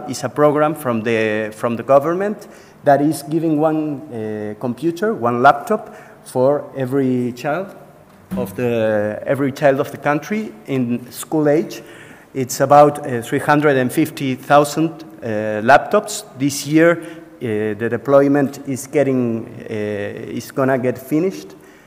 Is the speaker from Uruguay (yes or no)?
yes; Uruguay; I'm from Uruguay